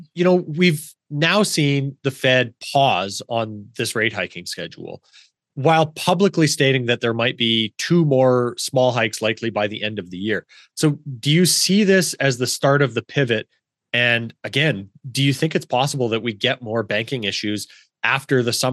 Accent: Canada; You know, I'm from Canada

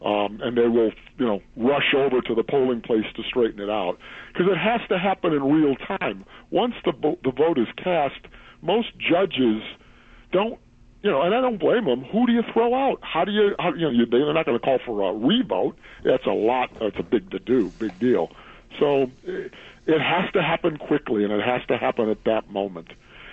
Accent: Chicago, Illinois, United States; I'm from Chicago, the home of vote stealing.

